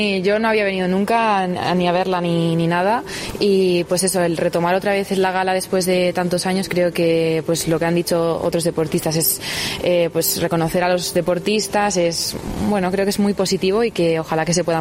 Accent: Zamora, Castile and León, Spain; yo eso soy muy de Zamora, a mí me encanta, yo voy a todos lados y estoy súper orgullosa de decir que soy zamorana

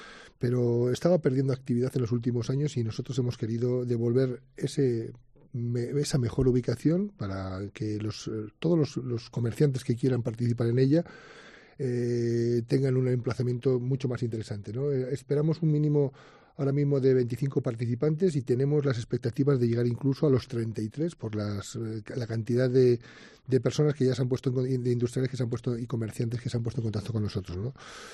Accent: Segovia, Castile and León, Spain; para los que somos de Segovia y hemos conocido desde pequeños la librería Cervantes

